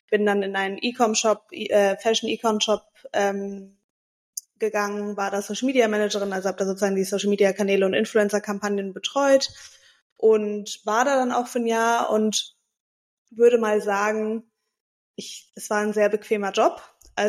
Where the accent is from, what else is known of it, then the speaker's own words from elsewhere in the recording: Hamburg, Germany; born there; ich bin in Hamburg geboren und lebe auch tatsächlich noch in Hamburg, beziehungsweise zwischen Hamburg und Mallorca inzwischen.